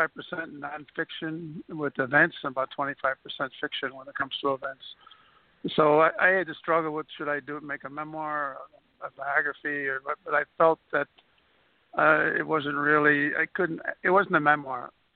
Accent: Buffalo, New York, United States; born there; I was born here in Buffalo, New York in 1937.

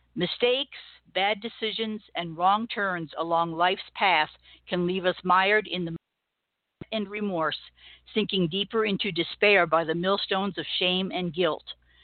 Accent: New York, United States; now in Colorado, United States; I was raised in the Methodist Church back in New York, where I grew up, came out here to Colorado

